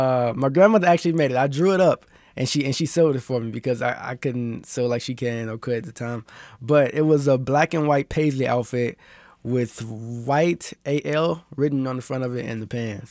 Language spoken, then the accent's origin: English; Kansas City, United States; I live in Kansas City. I'm from Kansas City.